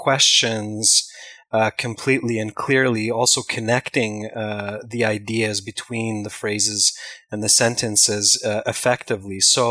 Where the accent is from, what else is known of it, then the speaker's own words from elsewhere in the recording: British Columbia, Canada; accent: West Coast North American; I'm in British Columbia, which is in Canada, but much, much closer than other parts of the States or Canada.